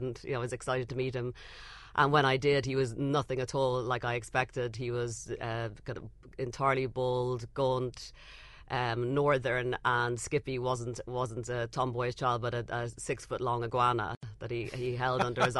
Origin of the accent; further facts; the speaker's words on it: Dublin, Leinster, Ireland; moved away as an adult; also born or lived in London; I grew up in Dublin. I worked as a very poor editor in London and publishing for many years.